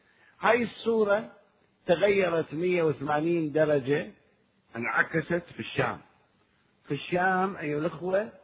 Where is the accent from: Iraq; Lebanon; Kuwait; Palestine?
Iraq; احنا عندنا من كربلاء إلى النجف اليوم طريقين